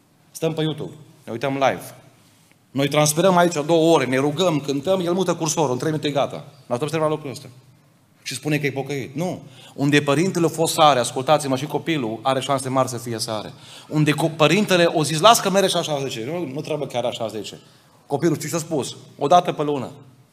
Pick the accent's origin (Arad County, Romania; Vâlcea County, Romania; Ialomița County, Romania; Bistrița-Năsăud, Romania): Arad County, Romania; Arad; born there; Eu m-am născut în Arad.